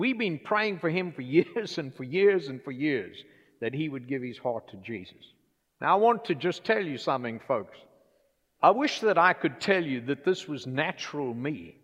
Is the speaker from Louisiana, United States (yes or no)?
yes; New Orleans, Louisiana, United States; accent: Louisiana; moved here from the great city of New Orleans, Louisiana. And you were all just hearing my Louisiana accent for the first time.